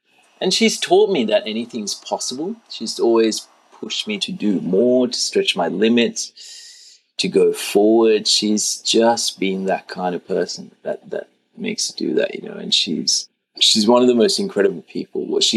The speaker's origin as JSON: {"language": "English", "country": "Sri Lanka", "tie": "born or raised there", "said": "I grew up in Sri Lanka, which is a country which has a Buddhist majority."}